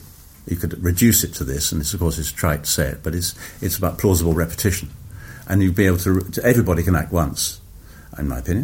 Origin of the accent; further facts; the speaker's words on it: Ghana; born there; Well, I was born in the Gold Coast, which was a British colony, and was about to become Ghana. 10 days after I was born, it became Ghana. And because my father had been born outside the UK, I would have been Ghanaian if I'd been born 10 days later.